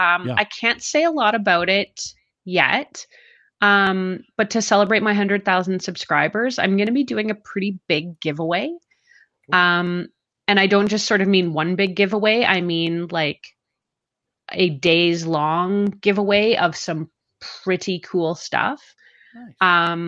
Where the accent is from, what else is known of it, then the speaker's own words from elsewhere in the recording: Canada; now in United States; Well, as a Canadian, my apologies to our American friends.